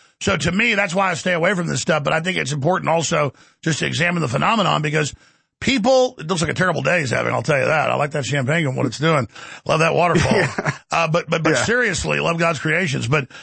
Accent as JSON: {"language": "English", "town": "Dallas", "region": "Texas", "country": "United States", "tie": "born or raised there", "said": "It was rough growing up in Dallas for a reason."}